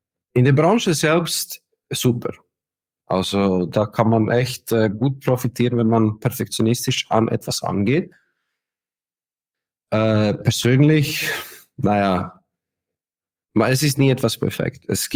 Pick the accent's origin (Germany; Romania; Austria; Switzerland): Switzerland; ich komme aus der Schweiz, ich habe in Zürich gearbeitet.